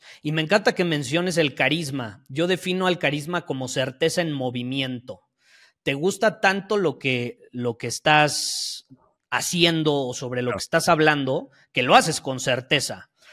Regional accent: Mexico; oigan, soy de México, aquí la situación es diferente

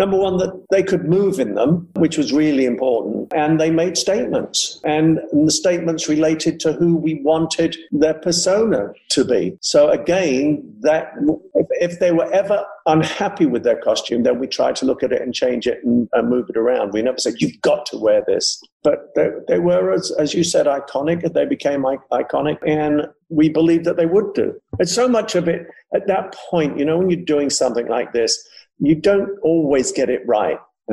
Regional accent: Liverpool, North West England, United Kingdom; Kenny and I came from the background. We grew up together in Liverpool since we were 12 years of age.

